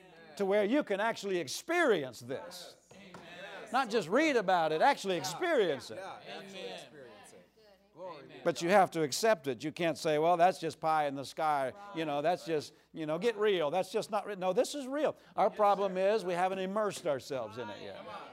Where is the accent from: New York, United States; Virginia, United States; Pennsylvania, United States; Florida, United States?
Pennsylvania, United States; I'm just from Pennsylvania.